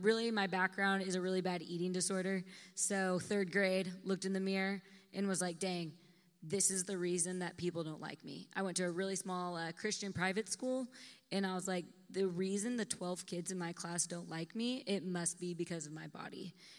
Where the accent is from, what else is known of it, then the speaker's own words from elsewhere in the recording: Santa Barbara, California, United States; I'm from Santa Barbara, California.